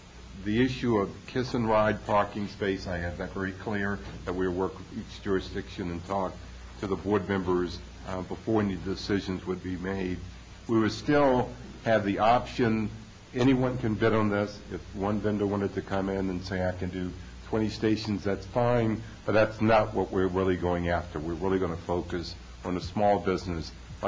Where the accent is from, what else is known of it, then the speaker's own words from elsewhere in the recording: Santa Monica, California, United States; there's been areas like in the promenade in my hometown, old hometown in Santa Monica